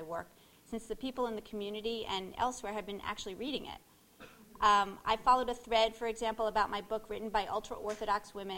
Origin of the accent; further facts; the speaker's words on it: New York City, New York, United States; as a New Yorker and a Jewish woman